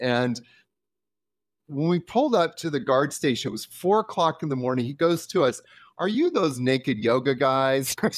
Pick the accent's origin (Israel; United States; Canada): Canada; Vancouver, British Columbia; I grew up in Vancouver, Canada.